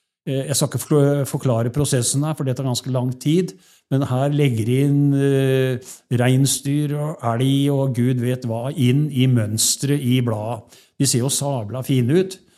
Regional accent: Telemark, Norway; jeg kommer jo fra Telemark

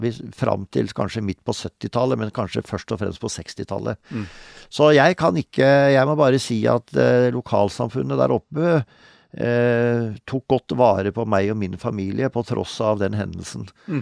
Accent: Vestfold og Telemark, Norway; Og det året jeg ble født, så bygde jo fatteren hytta som ble vårt samlingssted i sørøstlig delen av Hardangervidda, altså nord for Møsvann, så det var egentlig der jeg vokste opp.

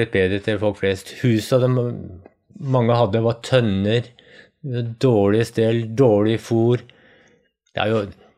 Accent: Østmarka, Oslo, Norway; Når jeg vokste opp, så var jeg på skauen hver eneste helg. Jeg vokste opp nede I Østmarka, vi dro på skauen hver helg.

